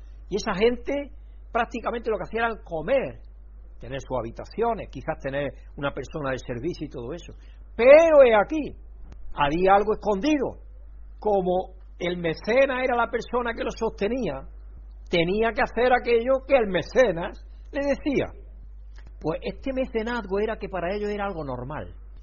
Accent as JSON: {"language": "Spanish", "country": "Chile", "said": "desde que yo vine de Chile"}